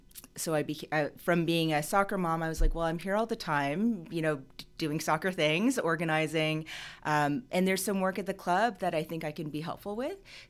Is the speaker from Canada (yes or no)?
yes; Toronto, Ontario, Canada; born and raised in Toronto, Ontario. My parents immigrated here from South Korea, actually through Germany, in the late 60s. And I have two siblings, an older sister and older brother.